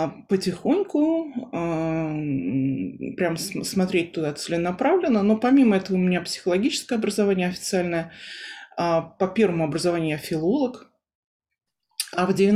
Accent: Moscow, Russia; born there; Я родилась в Москве, мои предки по линии отца со средней полосы

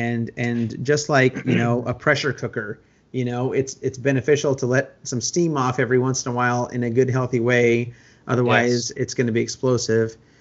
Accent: Arlington, Texas, United States; also born or lived in Fort Worth; I am from Arlington, and I went to Arlington High School

